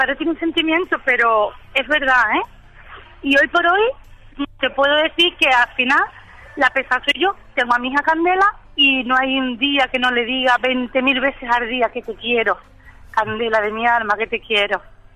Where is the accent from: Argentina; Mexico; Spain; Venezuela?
Spain; Andalusia; Soy andaluza